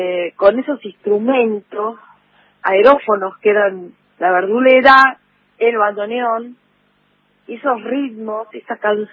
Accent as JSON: {"language": "Spanish", "region": "Buenos Aires", "country": "Argentina", "said": "soy porteña. Esa es mi relación básica. Soy porteña, tengo mis hermanos mayores también porteños, de todo el barrio de La Paternal"}